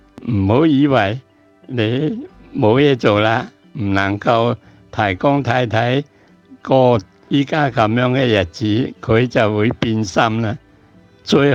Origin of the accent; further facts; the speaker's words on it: Fujian, China; moved away; 我哋家庭咧，喺1957年由我乡下福建省嚟到香港咧